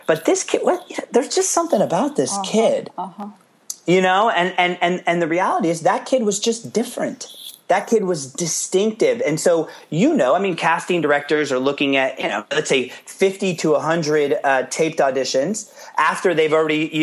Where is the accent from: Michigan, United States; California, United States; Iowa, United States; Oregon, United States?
California, United States; I met him twice because I grew up in the Bay Area.